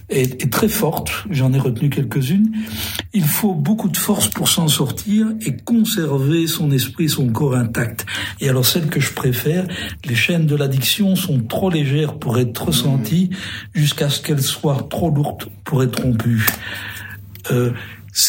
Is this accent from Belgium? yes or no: yes; Belgium; en tant que Belge